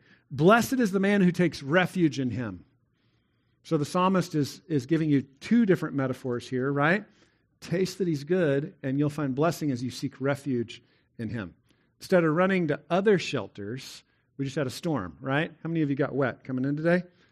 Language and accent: English; Texas, United States; Like, I thank God that I'm a Texan because I just love beef, right? And we have lots of beef in Texas